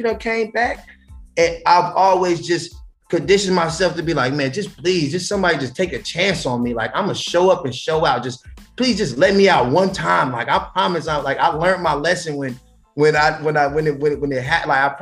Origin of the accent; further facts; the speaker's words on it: California, United States; Listen, I am in Houston, Texas right now. I'm from California.